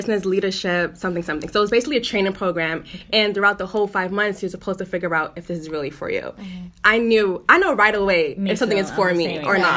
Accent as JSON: {"language": "English", "town": "Brooklyn", "region": "New York", "country": "United States", "said": "Yeah, so from Brooklyn. Went to school in PA. Came back to Brooklyn."}